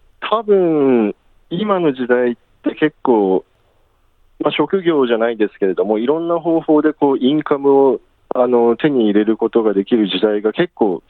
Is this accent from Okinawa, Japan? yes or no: no; Aomori, Japan; 出身は青森なんですけれどもこっちの雪も舐めたらちょっと痛い目に遭いますね